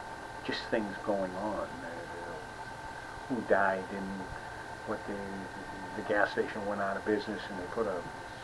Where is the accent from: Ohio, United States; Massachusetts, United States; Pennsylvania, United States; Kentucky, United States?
Massachusetts, United States; Westborough; also born or lived in Worcester; I've lived in Westboro all my life, with the exception of 4 years in the United States Navy and 4 years in Hopkinton.